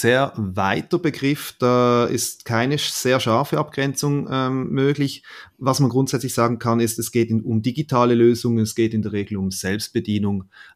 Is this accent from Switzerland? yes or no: yes; Switzerland; Also Zinsen, Sparen, das ist bei uns in der Schweiz nicht so ein Thema.